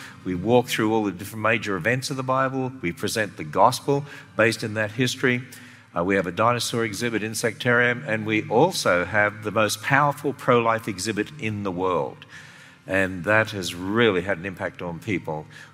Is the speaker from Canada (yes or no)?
no; Australia; now in United States; I came from Australia originally, so I hope I still sound like that. And actually, I find, as an Australian in America, people love the Australian accent